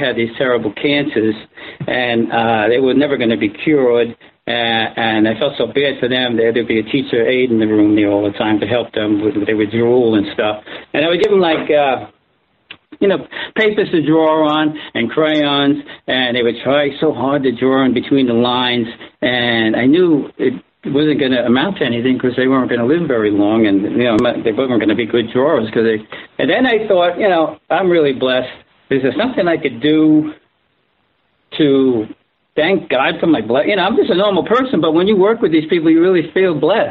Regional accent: Brooklyn, New York, United States; born there; Well, yeah, you know, I was born in Brooklyn. I went to a parochial school.

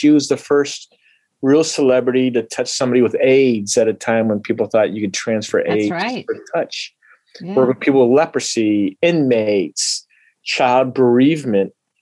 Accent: Colorado, United States; A big Civil War buff, even though I grew up in Colorado. No Civil War there.

